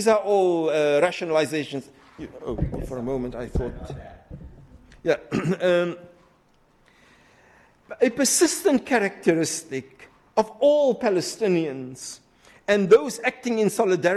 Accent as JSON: {"language": "English", "country": "South Africa", "said": "I came from South Africa, the ANC."}